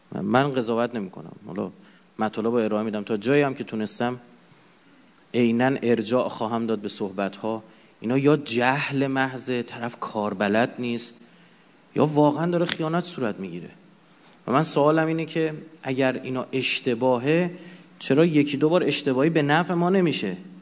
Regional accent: Iran; من به عنوان یه مسلمان، به عنوان یه ایرانی

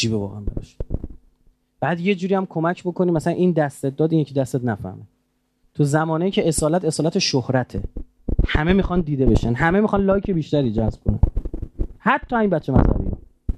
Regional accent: Iran; آقا ما ایرانیم

